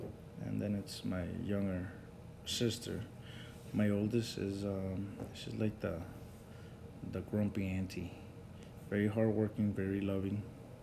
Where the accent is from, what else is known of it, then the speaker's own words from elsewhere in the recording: Cicero, Illinois, United States; I grew up in Cicero, a bad area.